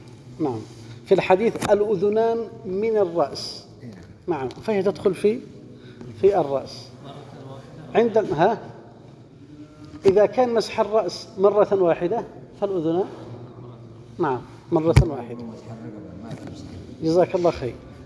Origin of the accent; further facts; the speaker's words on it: Yemen; أذكر عندنا في اليمن، يعني لو توضأ، كنا من قبل بعد احنا في الصغار